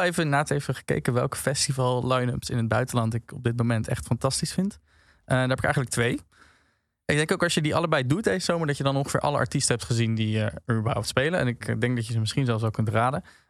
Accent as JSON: {"language": "Dutch", "region": "Utrecht", "country": "Netherlands", "said": "Ik kom uit Utrecht. Nee, het is zeg maar een wat kleiner, maar wel jong stadje met veel studenten en oude binnenstad."}